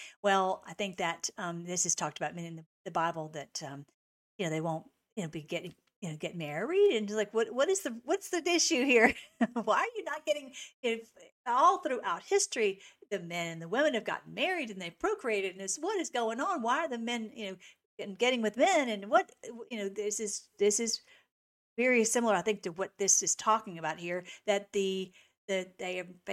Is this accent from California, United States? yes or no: no; Tennessee, United States; I think you might know that I'm originally from Tennessee.